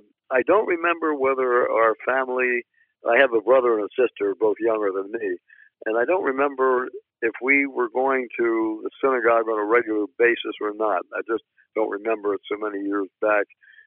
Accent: Drexel Hill, Pennsylvania, United States; also born or lived in Bryn Mawr; Well, I was born in Bryn Mawr, Pennsylvania, and I grew up basically in an area called Drexel Hill, Pennsylvania, and that's where I went to high school in Upper Darby.

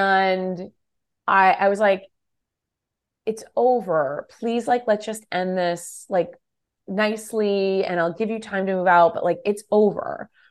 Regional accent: West Coast, United States; I'm not from here. All my family is on the East Coast and I'm from the West Coast.

